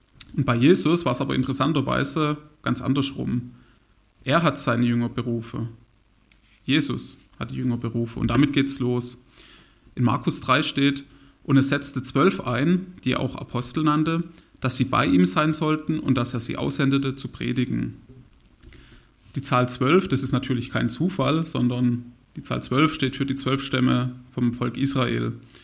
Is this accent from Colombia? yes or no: no; Horbach, Germany; Aber da ist mir auch bewusst geworden, wie wichtig mir Horbach, also meine Heimat, ist.